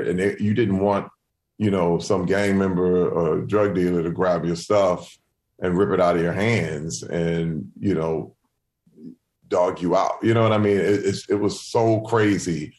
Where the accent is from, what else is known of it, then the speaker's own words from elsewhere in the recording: Flint, Michigan, United States; growing up in Flint and having art talent, it was looked at as being white